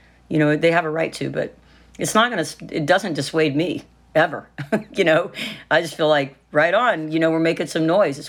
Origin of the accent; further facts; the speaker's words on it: Southern United States, United States; I'm a Southerner. I'm like a redneck.